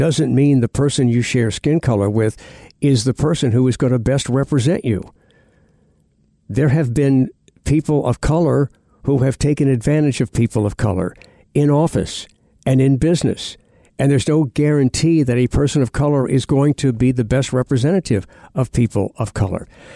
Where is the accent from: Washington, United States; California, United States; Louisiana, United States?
Louisiana, United States; New Orleans; I mean, I'm from New Orleans. I followed politics for a long time here.